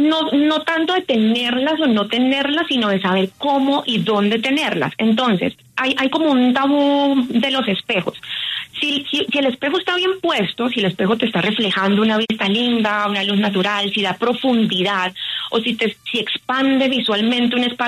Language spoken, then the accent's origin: Spanish; Cúcuta, Norte de Santander, Colombia; now in Bogotá, Colombia; yo soy cucuteña, pero vivo en Bogotá hace más de 20 años